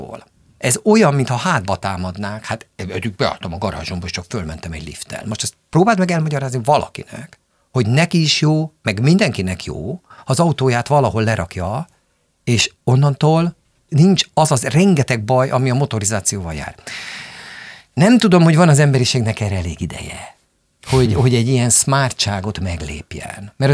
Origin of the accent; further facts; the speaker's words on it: Budapest, Hungary; mint városi ficsi úr, aki itt születtem, itt élek